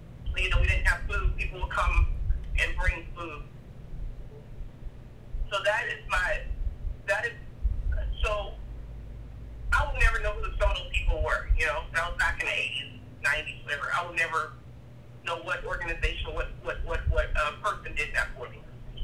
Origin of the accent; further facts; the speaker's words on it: Houston, Texas, United States; When I was growing up in Houston, I grew up in, you know, poor low-income areas.